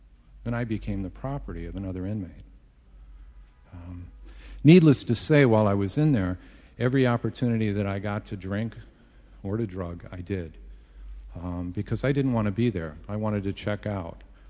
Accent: Midwest, United States; I grew up in the Midwest

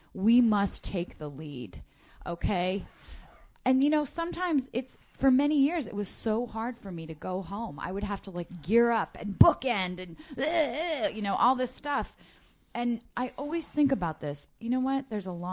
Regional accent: United States; Yeah, I'm from Washington, go figure, but suddenly I'm a Brooklyn farmer.

